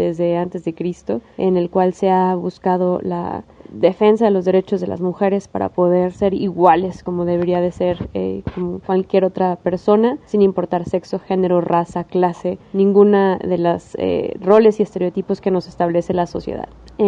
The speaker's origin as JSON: {"language": "Spanish", "town": "Guadalajara", "region": "Jalisco", "country": "Mexico", "said": "soy mujer, tapatía"}